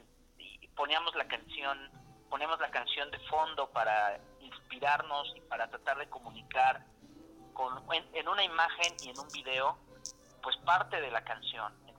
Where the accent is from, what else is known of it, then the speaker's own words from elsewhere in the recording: Mexico City, Mexico; Nosotros somos del norte de la Ciudad de México